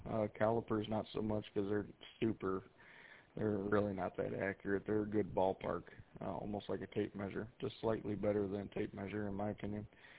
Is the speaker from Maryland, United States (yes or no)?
no; Michigan, United States; We're just right outside of Detroit.